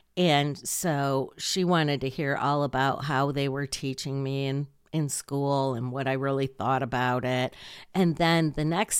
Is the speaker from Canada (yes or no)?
no; Michigan, United States; He was actually from Vermont, and I'm from Michigan.